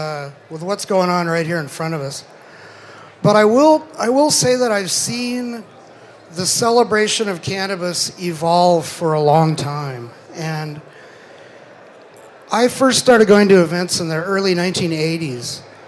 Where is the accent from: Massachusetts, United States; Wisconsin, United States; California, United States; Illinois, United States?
California, United States; I'm a Californian, the land of chaos.